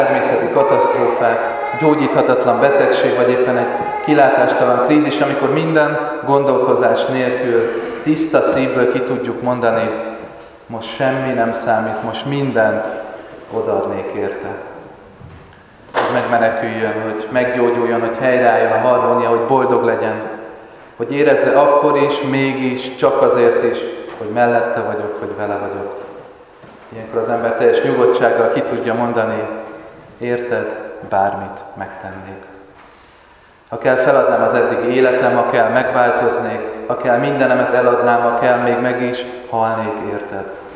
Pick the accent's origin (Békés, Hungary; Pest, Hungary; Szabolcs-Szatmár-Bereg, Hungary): Pest, Hungary; Nagytarcsa; hiányzik a kakas szó, amihez hozzászoktam gyerekkoromban Nagy Tartsán.